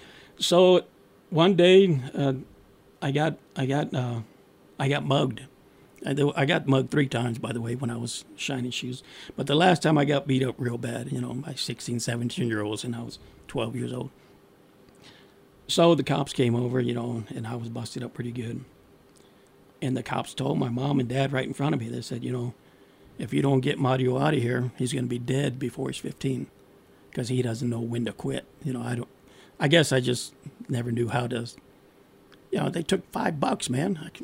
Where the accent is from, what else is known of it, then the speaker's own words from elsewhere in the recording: Detroit, Michigan, United States; Yeah, and I grew up in Detroit. Well, till I was 12, I didn't really grow up there, you know.